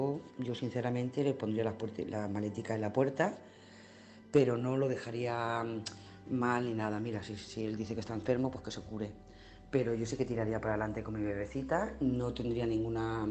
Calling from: Lloret de Mar, Catalonia, Spain; de Lloret de Mar.

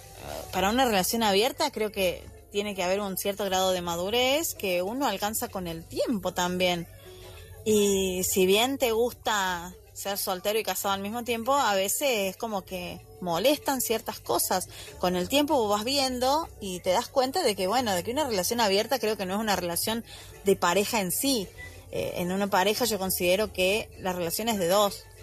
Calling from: Argentina; desde Argentina

